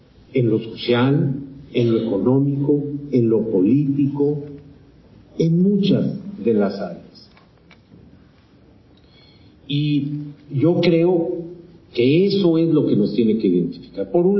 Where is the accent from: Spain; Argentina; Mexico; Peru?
Mexico; Somos mexicanos porque nos identificamos.